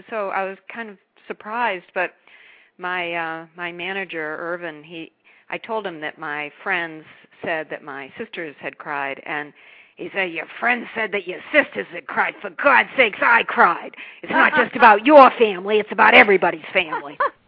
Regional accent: Brockton, Massachusetts, United States; Now, when I was growing up there, you know, people, we just use fists and knives.

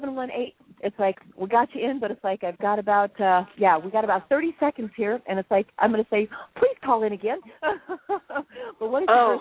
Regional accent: Hawaii, United States; born there; Like I said, I was born in Hawaii.

